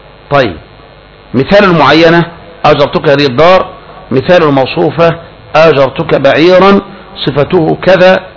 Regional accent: Egypt; زي الإجارة اللي كانت عندنا في مصر من زمان المضى

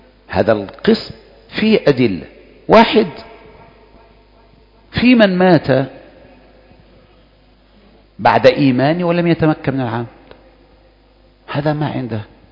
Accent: Egypt; ما انا هجيبها لك بعد ايه، ما انا مصري زيك

